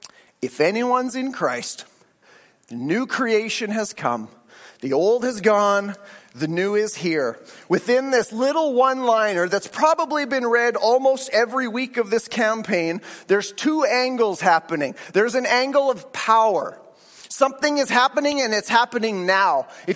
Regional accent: Canada; he grew up in Nigeria, and I grew up in Canada. But we both grew up going to church a lot.

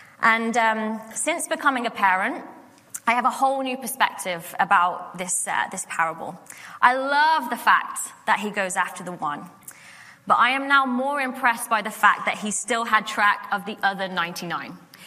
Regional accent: United Kingdom; And as a mum, and I'm British, so there's an emphasis on the U in there

